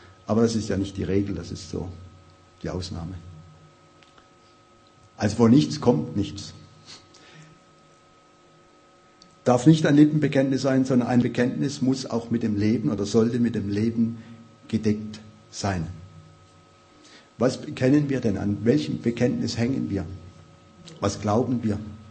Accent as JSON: {"language": "German", "region": "Baden-Württemberg", "country": "Germany", "said": "Ich komme nämlich aus Baden."}